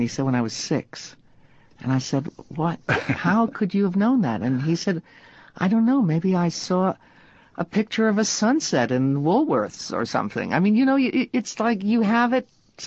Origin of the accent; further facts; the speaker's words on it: United States; Of course I'm an American, for heaven's sakes.